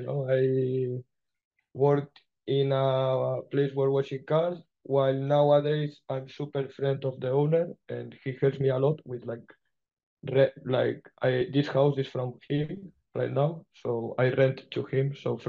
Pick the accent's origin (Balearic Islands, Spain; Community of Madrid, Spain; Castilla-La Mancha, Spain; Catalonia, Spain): Catalonia, Spain; Sant Cugat; I grew up in Sant Cugat. It's a town nearby because of work of my family.